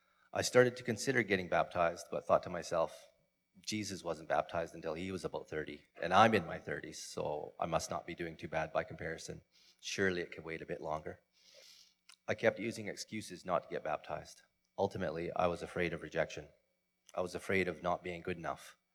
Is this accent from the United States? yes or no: no; Williams Lake, British Columbia, Canada; You probably know my wife, Heather. I grew up in Williams Lake with loving parents and three older siblings.